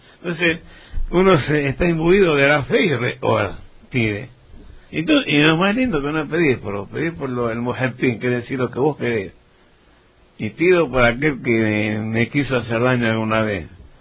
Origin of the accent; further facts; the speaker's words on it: Argentina; born there; Yo sí, nací en Argentina yo.